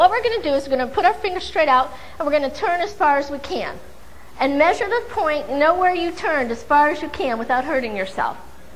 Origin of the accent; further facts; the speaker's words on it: Illinois, United States; I'm a Valley girl too, even though I'm originally from Illinois.